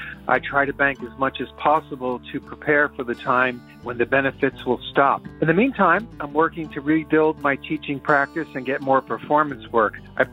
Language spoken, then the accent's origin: English; Hopewell, New Jersey, United States; from Hopewell, New Jersey.